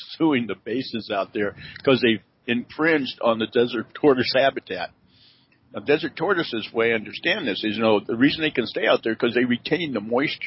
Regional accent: the South, United States; this is I'm from the South

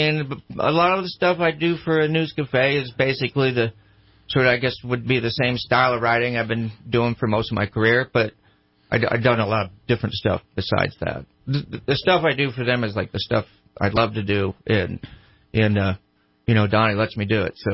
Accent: Washington, United States; I was stationed up in Seattle, and because that was I was sort of from Washington State

